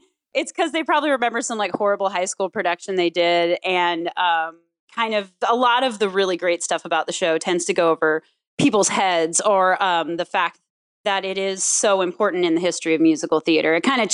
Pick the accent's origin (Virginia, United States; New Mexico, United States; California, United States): California, United States; I'm from SoCal.